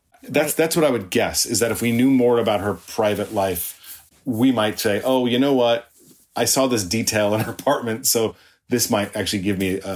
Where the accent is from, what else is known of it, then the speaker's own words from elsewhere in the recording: Staten Island, New York, United States; my experience growing up in Staten Island was getting on that ferry and being able to, in 25 minutes, be in a totally different world.